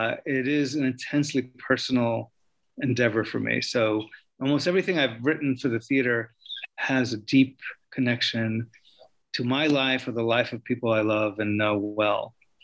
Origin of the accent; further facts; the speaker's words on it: New York, United States; But as a young Puerto Rican, you know, growing up in New York, he was a hero, as was the Cuban Revolution